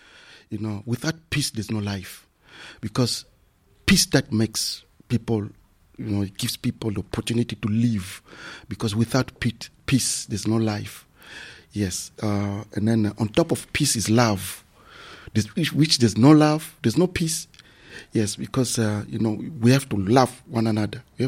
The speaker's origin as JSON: {"language": "English", "country": "DR Congo", "said": "You know, I'm a Congolese. I'm from Congo, DRC. You know, Democratic Republic of Congo."}